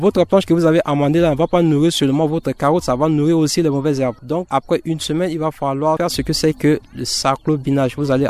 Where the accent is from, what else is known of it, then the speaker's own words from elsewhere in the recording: Central African Republic; il y a deux saisons chez nous en République centrafricaine